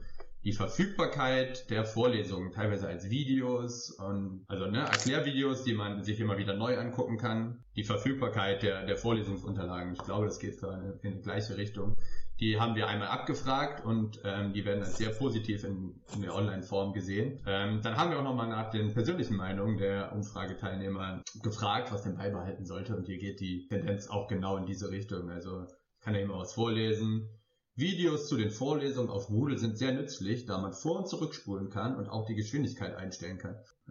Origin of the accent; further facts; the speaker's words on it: North Rhine-Westphalia, Germany; Also ich komme ja aus der Region.